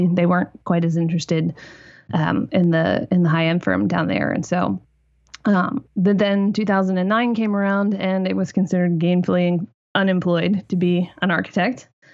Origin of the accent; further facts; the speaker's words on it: Lancaster, Pennsylvania, United States; In Lancaster, Pennsylvania. So okay. Most people have been there. And no, I'm not Amish, but lots of Amish community there.